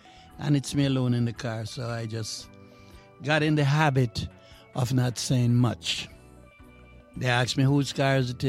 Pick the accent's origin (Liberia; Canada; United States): Canada; Montreal, Quebec; growing up in Montreal.